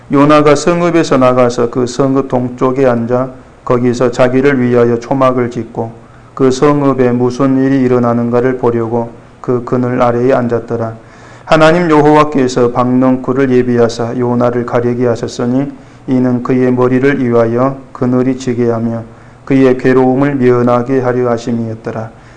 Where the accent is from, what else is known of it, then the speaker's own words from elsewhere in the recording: South Korea; 우리가 이 한국 사람으로서 40일 지나면 대한민국이 망한다 했을 때에